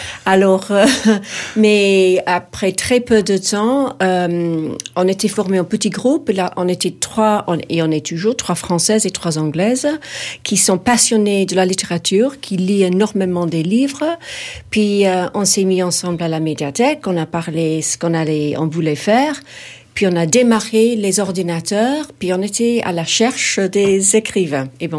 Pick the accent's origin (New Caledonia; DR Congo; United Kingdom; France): United Kingdom; England; French is a second language; Chez nous, en Angleterre, il y a beaucoup de monde. On est une petite île avec 60 millions de gens.